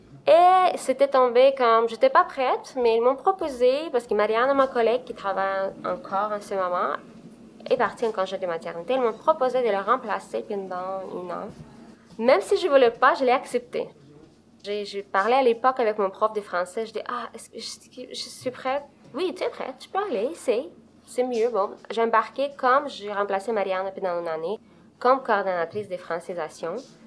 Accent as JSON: {"language": "French", "country": "Moldova", "said": "je viens de Moldavie. C'est un petit pays de l'Europe. Personne ne le connaît, mais je vous présente. C'est à côté d'Ukraine, de Roumanie, même de la Russie, c'est pas loin. Donc, mon père est russe, ma mère est moldave."}